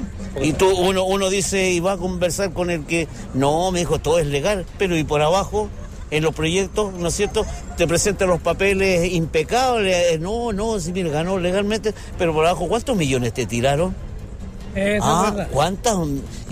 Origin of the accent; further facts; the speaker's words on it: Romeral, Maule, Chile; No, yo no soy de Curicó, yo soy de Romeral